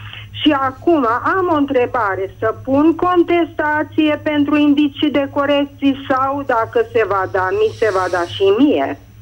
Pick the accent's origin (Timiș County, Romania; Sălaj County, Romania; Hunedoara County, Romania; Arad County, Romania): Sălaj County, Romania; Zalău; Sunt din Zalău.